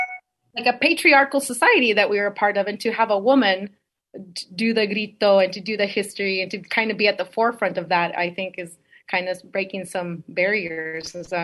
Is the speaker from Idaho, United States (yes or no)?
yes; Rupert, Idaho, United States; I grew up, born and raised in Rupert, Idaho